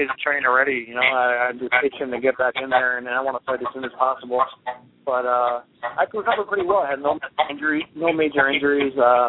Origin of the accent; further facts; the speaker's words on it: Paterson, New Jersey, United States; Growing up, I didn't have a lot, and I'm from Paterson, New Jersey, so kind of a tough city.